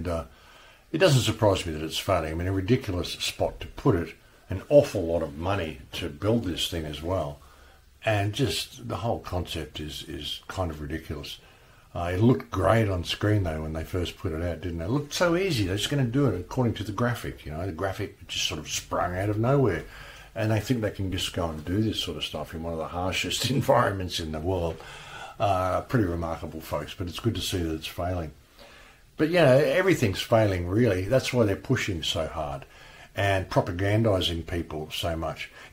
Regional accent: Australia; is unfortunately my home country of Australia.

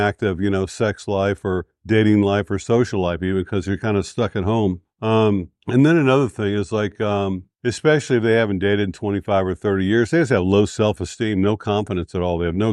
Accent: United States; now in Philippines; especially men back in America, my home country.

